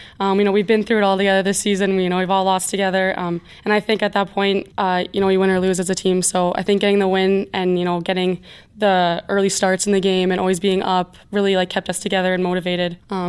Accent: Steinbach, Manitoba, Canada; also born or lived in Lonsdale / The Pas / Stonewall; now in Bemidji, United States; I grew up in Steinbeck, moved to Lonsdale, Manitoba, then the Paw, Manitoba, then back to Stonewall, and now Bemidji.

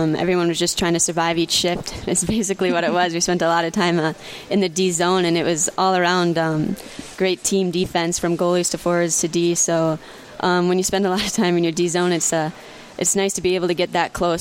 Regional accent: Crookston, Minnesota, United States; Growing up in Crookston, it was kind of you're either for the Sioux or against the Sioux

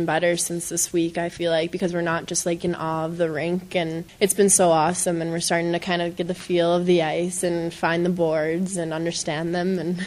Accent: Eagan, Minnesota, United States; I'm from Eagan, but I played at Eastview High School

